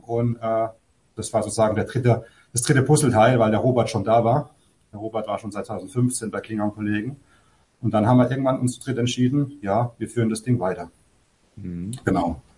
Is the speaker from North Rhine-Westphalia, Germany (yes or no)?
no; Rhineland-Palatinate, Germany; born there; Ich komme gebürtig aus der Pfalz, daher schlägt mein Herz für die Pfalz.